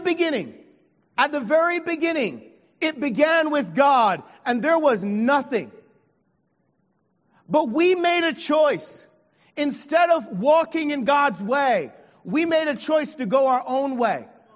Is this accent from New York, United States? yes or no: no; Virginia, United States; I'm from Virginia. I know y'all are sophisticated Baltimore people. We keep it real simple in Virginia.